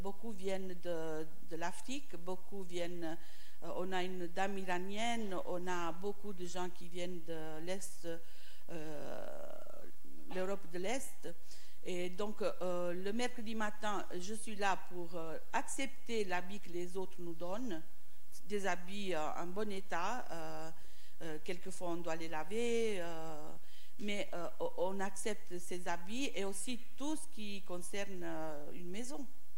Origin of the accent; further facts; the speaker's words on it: Italy; French is a second language; ma Bible en italien, je suis italienne